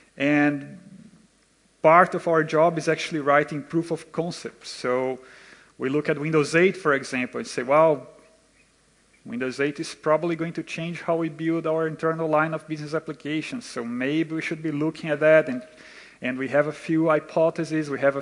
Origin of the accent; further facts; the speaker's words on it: Brazil; So I'm originally from Brazil.